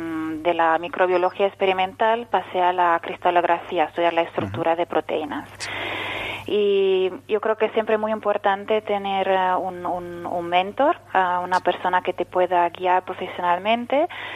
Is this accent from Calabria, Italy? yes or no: no; Genoa, Liguria, Italy; Spanish is a second language; yo soy originaria de Génova